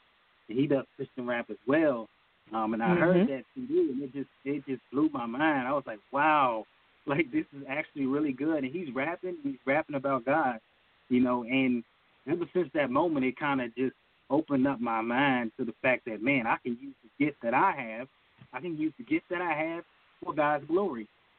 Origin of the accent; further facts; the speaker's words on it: Amherst, Virginia, United States; Okay, well, I am from Amherst, Virginia.